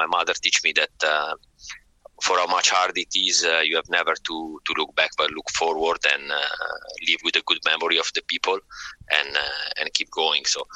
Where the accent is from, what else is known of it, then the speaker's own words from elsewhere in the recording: Milan, Lombardy, Italy; English is a second language; now in Cassinetta, Italy; Well, I grew up in Milano City. I moved here in Casinetta a bit later when I was married then.